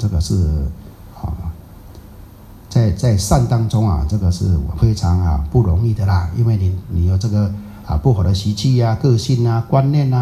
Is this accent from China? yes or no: no; Taiwan; 我们台湾人有一句啊，俚语很好啦